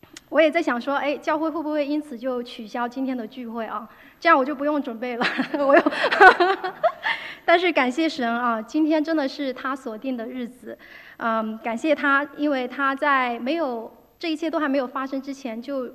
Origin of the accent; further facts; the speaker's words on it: Hunan, China; 我是湖南人啊，我们那个地方有很多的山，就是不是很高的那种山